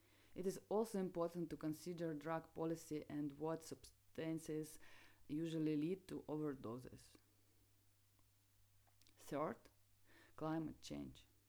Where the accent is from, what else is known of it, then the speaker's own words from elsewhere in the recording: Leningrad Oblast, Russia; I grew up in the Leningrad region, as did my mother from the small Finno-Ugric ethnic group known as the Veps.